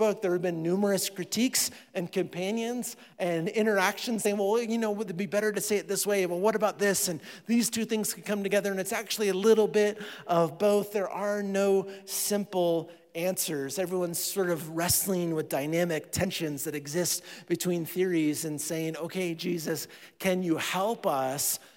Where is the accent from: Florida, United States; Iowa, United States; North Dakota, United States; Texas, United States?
Iowa, United States; now in Colorado, United States; could we just like fudge the lines a little bit and say I'm from Minnesota, but I'm from Iowa. But I'm not of there anymore. I'm of Colorado now.